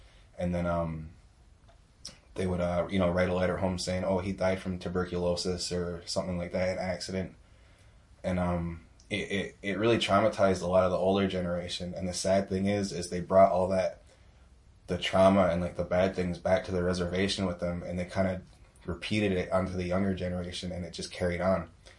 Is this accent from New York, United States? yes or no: yes; New York, United States; I'm from the Onondaga Nation, from the Haudenosaunee tribe. The Haudenosaunee are made up of actually like five different nations. There's the Mohawks, the Oneidas, the Senecas, the Cayugas, and the Onondagas. We lived in New York State and upstate along the Great Lakes.